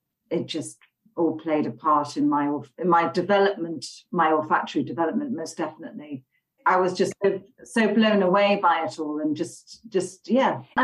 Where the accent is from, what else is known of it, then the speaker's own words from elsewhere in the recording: Halifax, Yorkshire and the Humber, United Kingdom; So I'm from the countryside in Yorkshire. Okay. It's a small town called Halifax.